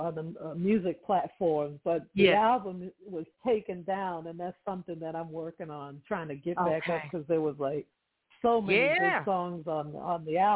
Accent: Boston, Massachusetts, United States; I'm from Boston, Massachusetts, first of all.

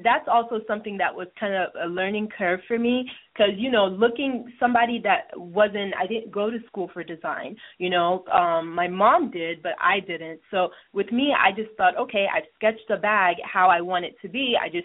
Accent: Nigeria; And like you said, I grew up in Nigeria

